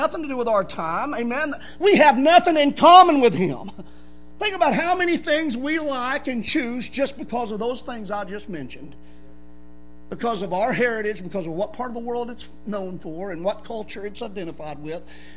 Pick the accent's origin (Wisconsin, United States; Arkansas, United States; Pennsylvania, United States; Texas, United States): Texas, United States; Houston; also born or lived in East Tennessee; I was born in East Tennessee. And there's a lot of things that we make just, you know, because of culture and what have you. But here I am. I'm from the suburb of Houston.